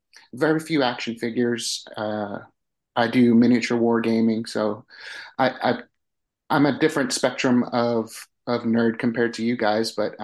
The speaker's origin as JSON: {"language": "English", "region": "New York", "country": "United States", "moved": "as an adult", "lives_now": "Wichita Falls, United States", "said": "I'm originally from New York, transplant here due to the Air Force. We both live in Wichita Falls"}